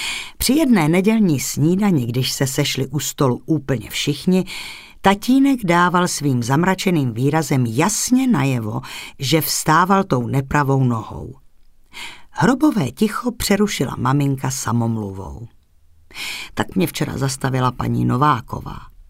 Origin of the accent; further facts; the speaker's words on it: Chlumec nad Cidlinou, Hradec Králové Region, Czechia; Narodila jsem se v Chlumci nad Cidlinou, městečku spojeném s porážkou selské rebelie z období Marie Terezie. Se starším bratrem jsem vyrůstala v rodině učitele češtiny na základní škole a mzdové účetní.